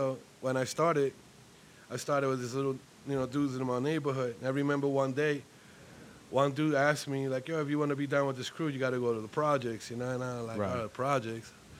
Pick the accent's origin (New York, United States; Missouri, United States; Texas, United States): New York, United States; Williamsburg; I grew up in Williamsburg for a while, but as I started getting up, you know, into the scene and stuff